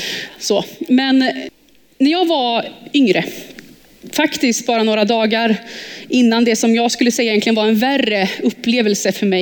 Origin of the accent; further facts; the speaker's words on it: Thailand; Jag växte upp i Thailand